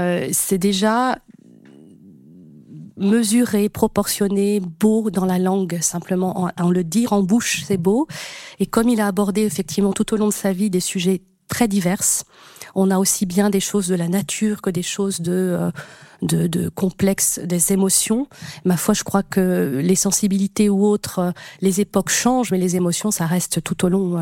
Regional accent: France; que j'ai étudié évidemment à l'école en tant que française

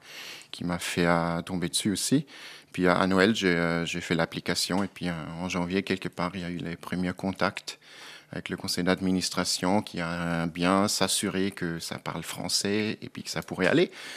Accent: Graubünden, Switzerland; Oui, oui, moi je suis des Grisons en effet.

